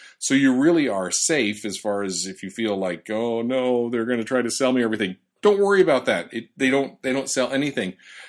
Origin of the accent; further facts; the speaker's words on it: Denver, Colorado, United States; ISTE coming to my hometown of Denver, Colorado.